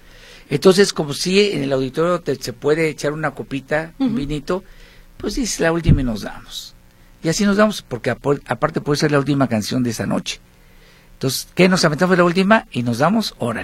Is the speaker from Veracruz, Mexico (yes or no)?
yes; Córdoba, Veracruz, Mexico; Mi tierra, claro que sí